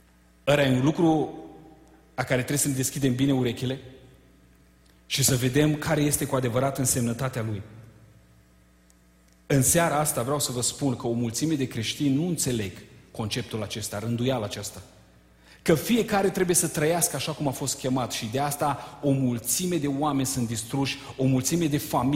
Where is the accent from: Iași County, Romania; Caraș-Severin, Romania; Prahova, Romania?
Iași County, Romania; Iași; Eu m-am născut în Iași, asta e capitala Moldovei.